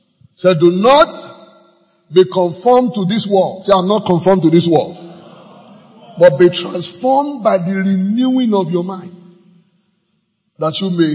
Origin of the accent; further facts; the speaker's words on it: Nigeria; As a Nigerian, this is what I feel.